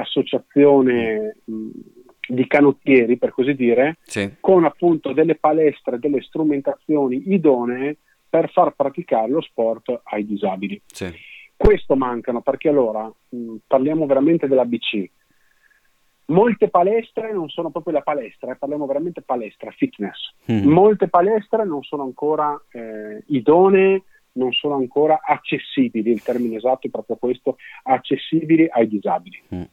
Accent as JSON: {"language": "Italian", "town": "Ronchi dei Legionari", "region": "Friuli-Venezia Giulia", "country": "Italy", "said": "vengo appunto da Ronchi dei Legionari, papà Triestino"}